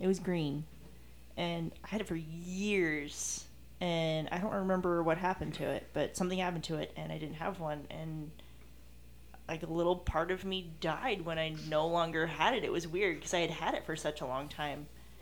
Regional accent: New Mexico, United States; Well, when I was growing up in New Mexico, some of my friends, they mm-hmm. raised rabbits for meat.

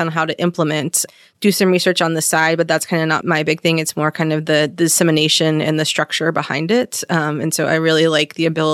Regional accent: Dallas, Texas, United States; I am from Dallas, Texas, and am now back here in Dallas at UT Southwestern.

